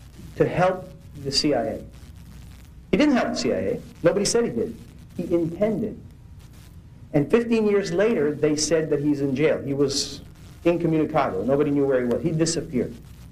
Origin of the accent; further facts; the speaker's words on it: Israel; also born or lived in Edmonton; I was born in Canada, in Edmonton, Alberta. I grew up in Israel because my mother was born in Jerusalem. And my father was born in Canada. And he came to Israel to fight in 48. And I was born in 49.